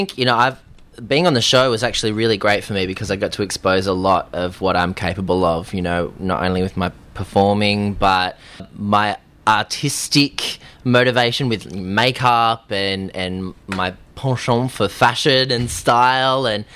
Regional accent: Adelaide, South Australia, Australia; We grew up together in Johnny Young Talent School back in Adelaide

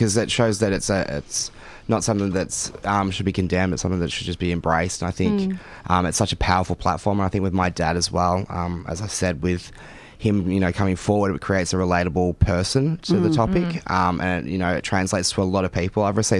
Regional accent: Ballarat, Victoria, Australia; I've got an interesting meeting tomorrow night in my hometown of Ballarat. I'm having a meeting with a local club from Ballarat

